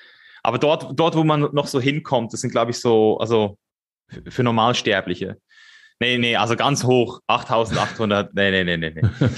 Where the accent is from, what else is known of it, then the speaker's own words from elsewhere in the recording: Switzerland; moved away as an adult; Ich bin ja ursprünglich Schweizer und bin dann 5, 6 Jahre um die Welt gereist, eigentlich nonstop